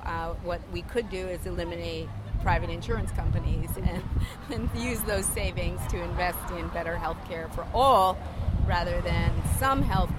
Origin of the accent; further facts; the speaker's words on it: Canada; full disclosure, I'm actually Canadian, so I grew up under a single-payer system of health care